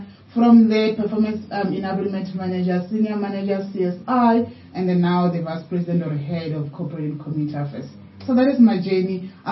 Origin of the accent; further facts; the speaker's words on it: Limpopo, South Africa; born there; I was born in Venda in the small village, a non-village called Ranpaswa in Jerere, somewhere very far.